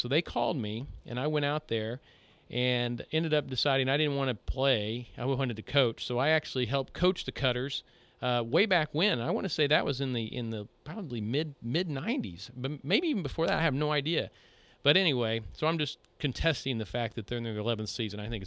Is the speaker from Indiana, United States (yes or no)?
yes; Indiana, United States; In the southern Indiana, we're wishy-washy.